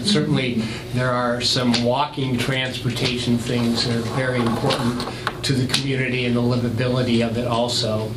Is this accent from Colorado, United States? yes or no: yes; Denver, Colorado, United States; I grew up in Denver, Colorado